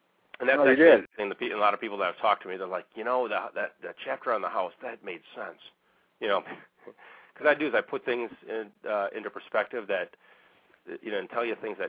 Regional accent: Waukesha, Wisconsin, United States; now in Muskego, United States; No, I live in Muskego. I'm from Waukesha.

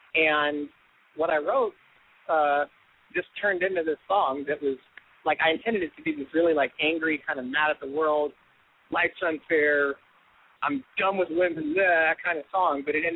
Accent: Oakland, California, United States; Like, I grew up in Oakland, and I was like the lone representative of Team White

